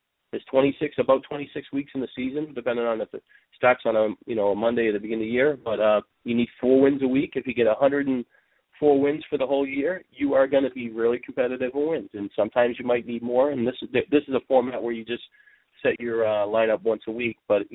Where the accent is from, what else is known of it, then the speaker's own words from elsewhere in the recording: Boston, Massachusetts, United States; and I'm from the Boston area